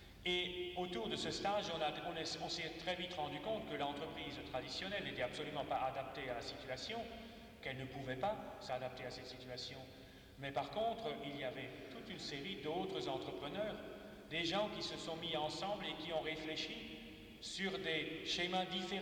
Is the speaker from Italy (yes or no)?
no; Grand Est, France; pas seulement chez nous en Alsace